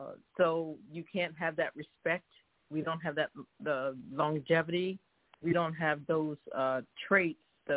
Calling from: Philadelphia, Pennsylvania, United States; calling from Philadelphia.

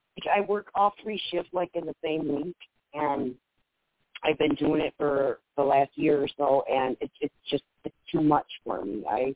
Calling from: Michigan, United States; I'm calling from Michigan

